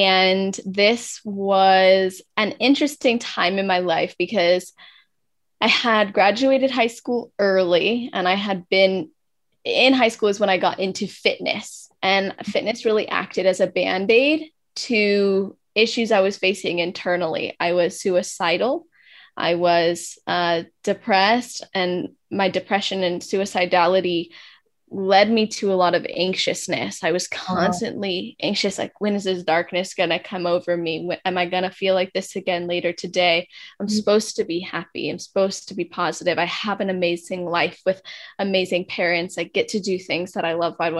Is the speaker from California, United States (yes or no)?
yes; California, United States; Yes, so I'm in Southern California. This is where I was born and raised as well.